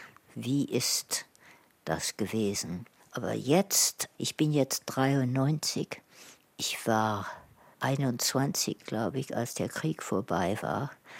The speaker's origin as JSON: {"language": "German", "region": "England", "country": "United Kingdom", "second_language": "German", "said": "Ich bin Engländerin. Ich bemühe mich, Deutsch zu sprechen."}